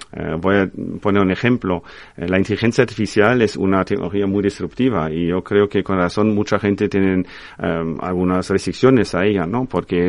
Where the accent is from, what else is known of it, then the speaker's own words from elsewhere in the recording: Germany; Spanish is a second language; yo soy alemán y entonces os puedo decir que en Alemania hay sitios bastante más populares con peor conectividad que en España